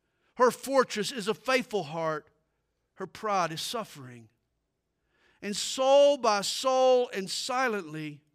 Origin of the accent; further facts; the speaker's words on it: United States; But we're also American citizens, and this presents a challenge.